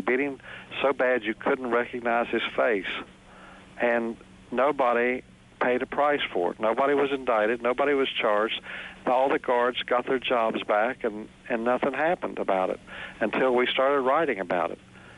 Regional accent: West Virginia, United States; I really don't know what it is, but I think West Virginians are just a little different

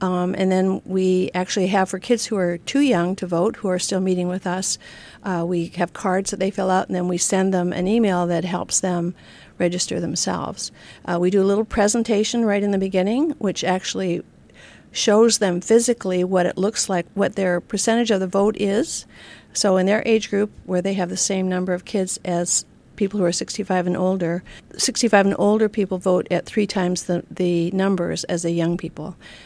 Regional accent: Canada; I grew up in Canada, and in some ways that made me want to be more active in getting folks to vote.

